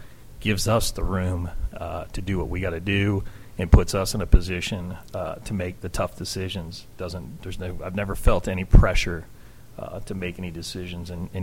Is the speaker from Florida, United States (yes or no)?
yes; St. Petersburg, Florida, United States; this police department in my hometown was just, you know, it just seemed surreal at the time. So it's exciting. I'm excited. This is, you know, people ask me, well, are you going to go anywhere else? Are you going to want to be a chief anywhere? You know, I'm here. I love St. Pete.